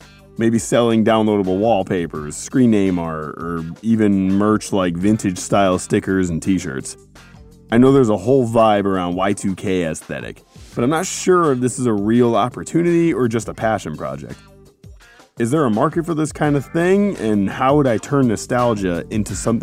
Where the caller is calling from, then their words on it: Milwaukee, Wisconsin, United States; I'm calling from Milwaukee.